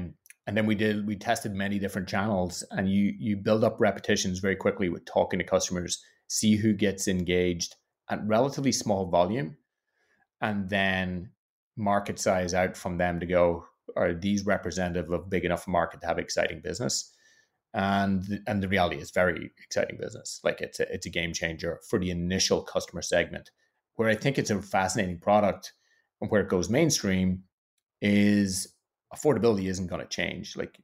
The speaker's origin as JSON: {"language": "English", "country": "Ireland", "tie": "born there", "said": "I was born in Ireland"}